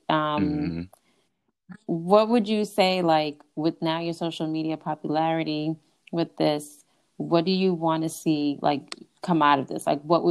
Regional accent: Boston, Massachusetts, United States; now in New York City, United States; I mean, I'm not from Brooklyn. Mm. I was not born and raised. I'm from Boston, but I've been here for a long time now.

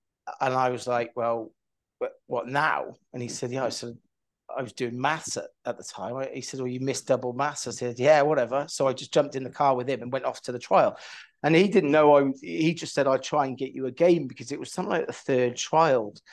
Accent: Llantwit Major, Wales, United Kingdom; moved away as an adult; I grew up in Llantwit Major, and I was there until 18 when I left to go to St Mary's Uni in Twickenham.

